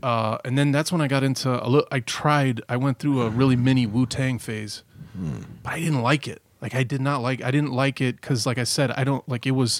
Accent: Maryville, United States; You know, I grew up in Maryville.

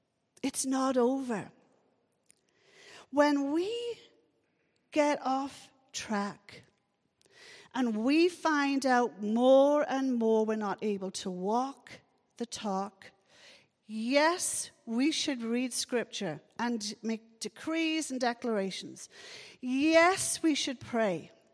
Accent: Wales, United Kingdom; because I'm from Wales and I'm proud of my heritage.

